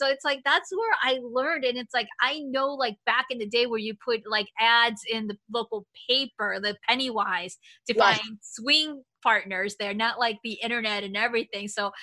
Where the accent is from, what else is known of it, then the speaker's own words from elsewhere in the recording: Chicago, Illinois, United States; I grew up in Chicago. A lot of my friends were older.